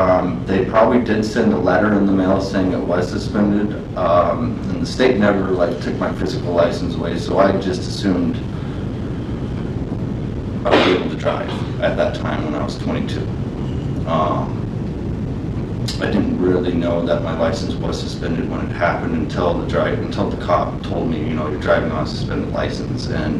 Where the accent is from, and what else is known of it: Wyoming, United States